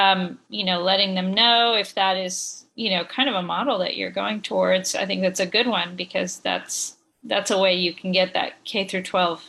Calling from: Atlanta, Georgia, United States; Oh, I'm in Atlanta, Georgia, and there are quite a few Million Cups events that are still online.

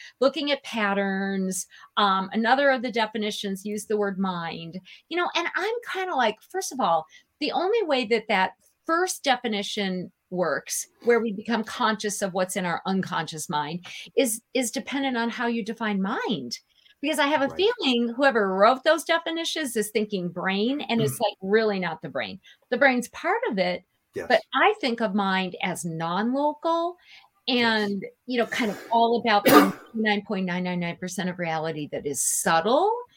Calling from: Bloomington, Minnesota, United States; And I am not speaking from China or Costa Rica or Belize. I'm sitting in my basement in Bloomington, Minnesota. Right? We all have to be from somewhere.

